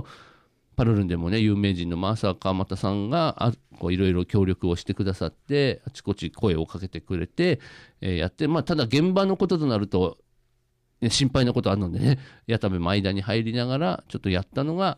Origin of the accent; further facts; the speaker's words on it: Mito, Ibaraki, Japan; 地元が水戸が水戸として映ることなんて、まあ、ほぼないん で